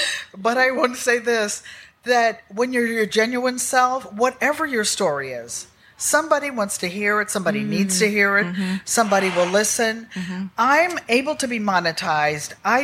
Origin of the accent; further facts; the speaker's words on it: North Carolina, United States; now in Connecticut, United States; I told the story about I came to Connecticut from North Carolina.